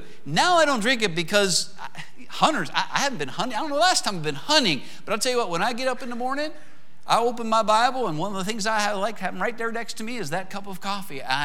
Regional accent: Pennsylvania, United States; I grew up in Pennsylvania.

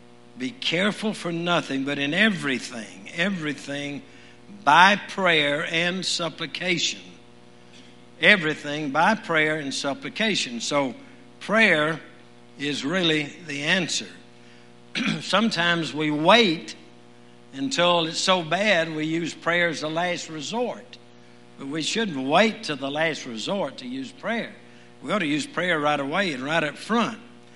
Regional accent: Louisiana, United States; Makes me think I'm back in Louisiana. I was raised in Louisiana, and we had a lot of fog there a lot of times

